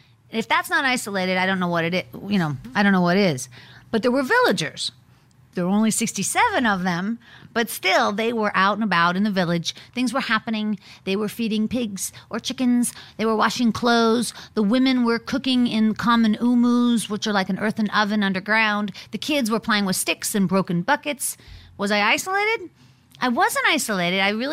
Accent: Pittsburgh, Pennsylvania, United States; I have to go back to Pittsburgh, where I'm from, to get chemotherapy. Okay, that's my hometown.

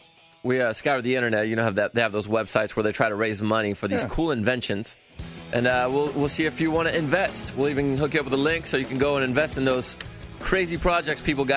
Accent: Mexico; I'm from Mexico.

